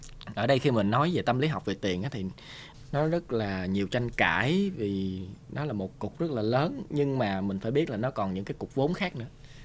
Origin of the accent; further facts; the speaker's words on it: Mekong Delta, Vietnam; Nhưng mà khi người ta hiểu là mình miền Nam, đặc biệt là mình lên lớn lên ở miền Tây.